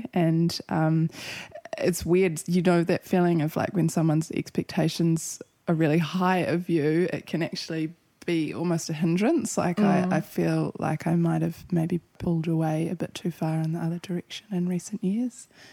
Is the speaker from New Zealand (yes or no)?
yes; Gisborne, New Zealand; born there; I was born in Gisborne and then my parents lived in a house truck until I was about four. And before I was 16, I think I lived in 20 different houses moving around with them.